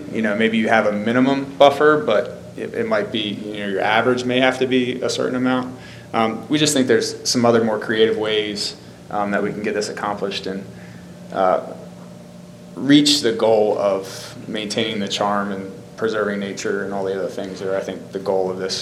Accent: United States; I mean, I'm from Lewis and have lived here my whole life, so I understand the spirit of this ordinance.

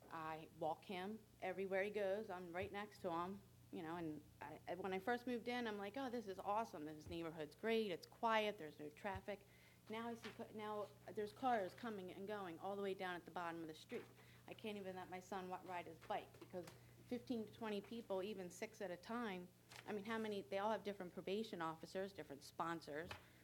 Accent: Pennsylvania, United States; But we came from Pennsylvania, so we were, you know, my grandfather lived in Sherwood Forest, which is the division right next to it.

